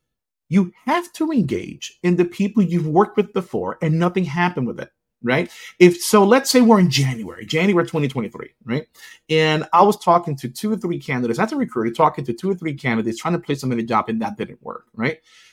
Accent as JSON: {"language": "English", "country": "Puerto Rico", "lives_now": "Florida, United States", "said": "I'm from Puerto Rico."}